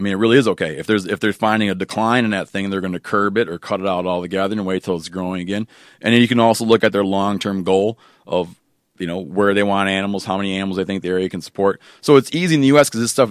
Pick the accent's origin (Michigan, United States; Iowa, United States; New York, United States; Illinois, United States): Michigan, United States; born there; now in Montana, United States; when I moved to Montana, when I was born in Michigan, I moved to Montana